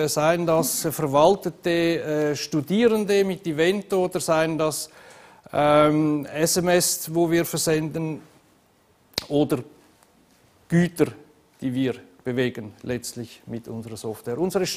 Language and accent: German; Switzerland; accent: Swiss; aber vielleicht hören Sie es an meinem Unterton, ich komme eigentlich aus der Schweiz